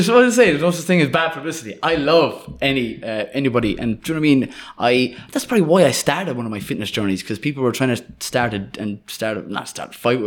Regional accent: Waterford, Munster, Ireland; I'm from Waterford. And shout out to Flavin.

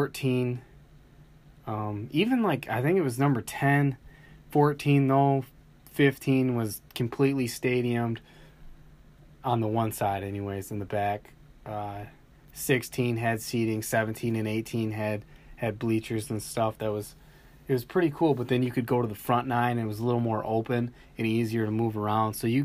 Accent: Michigan, United States; because I'm from Michigan, so to have the event in Detroit

